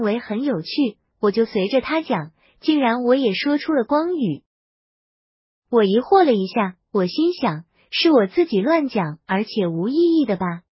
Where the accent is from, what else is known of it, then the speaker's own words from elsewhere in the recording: Taiwan; born there; 因为我生在台湾的闽南家庭，我会去庙宇拜拜，家人会烧纸钱给祖先